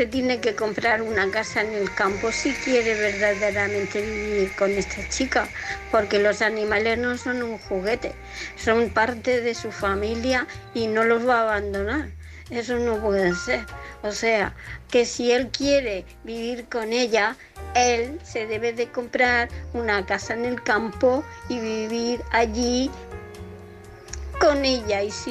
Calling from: Murcia, Region of Murcia, Spain; de Murcia.

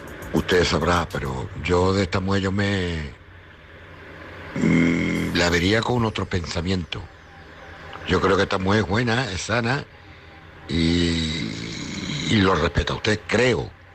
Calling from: Cádiz, Andalusia, Spain; Hola, buenas noches … … de Cádiz.

